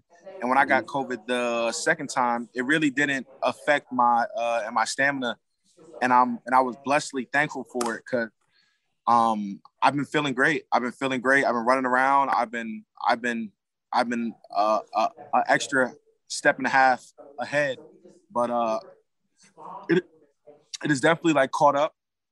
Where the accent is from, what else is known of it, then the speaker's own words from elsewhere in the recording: New Jersey, United States; Like, oh, like you're from basically Philly. I'm from Jersey.